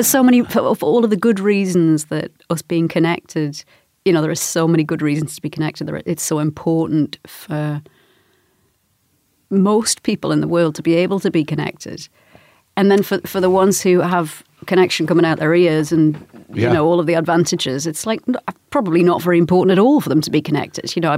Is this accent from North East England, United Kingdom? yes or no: yes; Newcastle, North East England, United Kingdom; Newcastle, northeast of England.